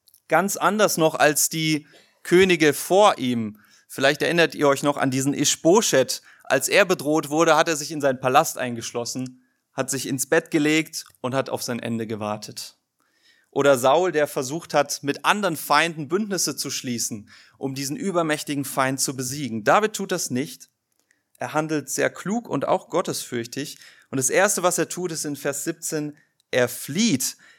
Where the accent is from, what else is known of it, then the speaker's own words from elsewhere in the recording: Rhine area, Germany; hier in Deutschland euch eine Burg angeschaut, wo ich herkomme, ne? Auch am Rhein und so.